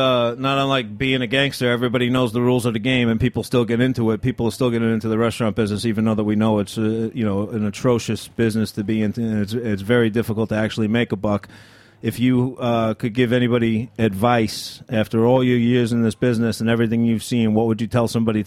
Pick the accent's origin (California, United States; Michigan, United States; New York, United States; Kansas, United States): New York, United States; Brooklyn; you know, from growing up in Brooklyn